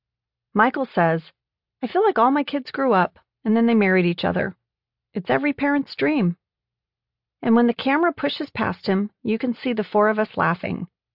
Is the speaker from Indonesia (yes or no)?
yes; Indonesia; my sister and a tapeworm incident while we were growing up in Indonesia.